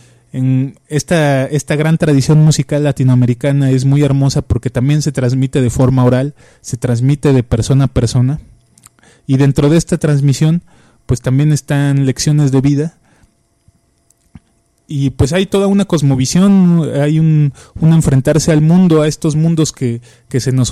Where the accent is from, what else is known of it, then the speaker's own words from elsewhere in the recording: Mexico; pero bueno, nosotros somos mexicanos y también apreciamos su bonito ritmo